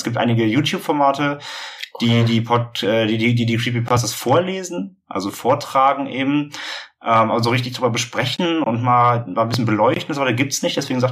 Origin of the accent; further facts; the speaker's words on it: Hamburg, Germany; wir kommen aus Hamburg